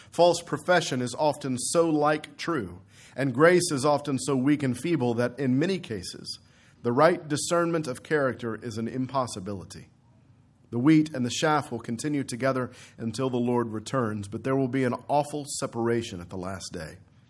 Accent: Texas, United States; except we're from Texas, so we'll say sand dune.

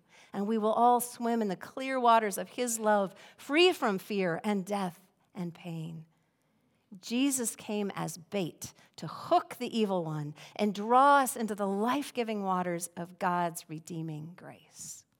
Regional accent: Bemidji, Minnesota, United States; Well, growing up in Bemidji, I certainly have

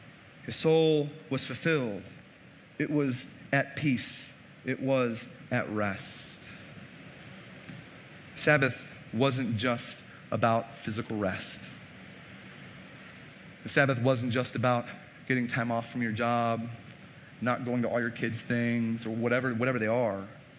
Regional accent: Chicago, Illinois, United States; I grew up in Chicago, not a lot of fields to work.

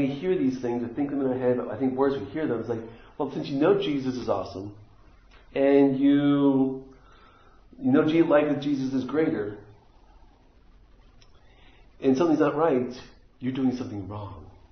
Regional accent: New York, United States; She's from Jersey. I'm from New York.

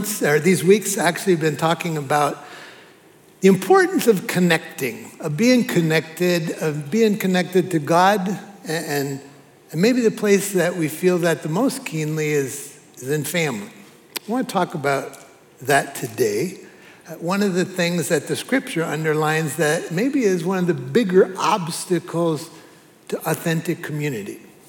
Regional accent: Abidjan, Côte d’Ivoire; I'm from Abidjan, a city of about 6 million people.

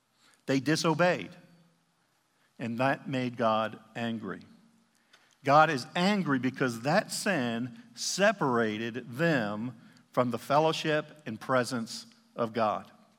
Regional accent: Austin, Texas, United States; My hometown is Austin, Texas, so I'm a Dallas fan by birth.

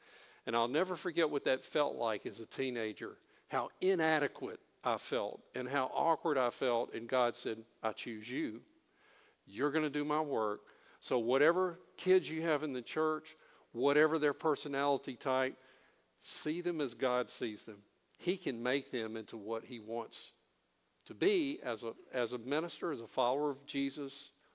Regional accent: New Orleans, Louisiana, United States; I'm from New Orleans. I wanted to do that occupation. Tulane was recruiting kids like me in the New Orleans high schools.

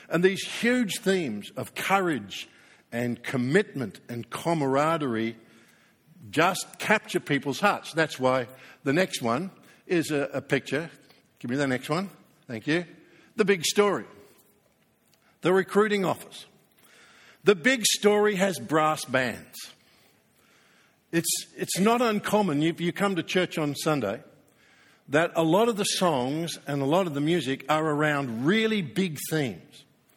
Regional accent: Australia; I mean, we saw our mother country under attack. I guess the average Australian never thinks of Britain in the times in which we are now alive, but then we saw ourselves as young lions.

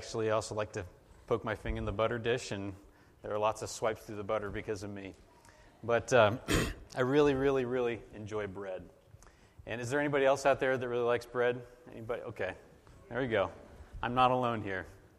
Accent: California, United States; I come from the San Francisco Bay Area

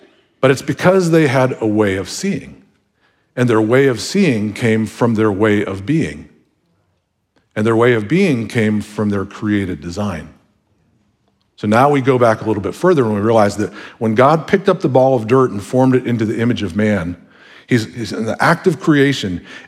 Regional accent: Michigan, United States; I'm from Michigan, where the trees are like 150 feet tall.

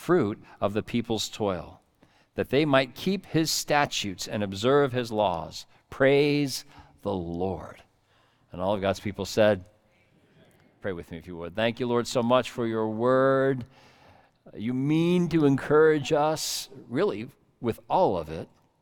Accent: Aberdeen, Maryland, United States; born there; I was born in Aberdeen, Maryland, after all, at the Aberdeen Proving Grounds.

